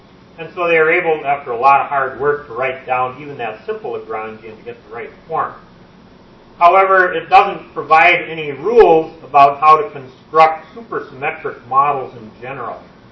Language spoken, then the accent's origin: English; United States; Incidentally, since I'm from America, you have to have an advertisement in the talk.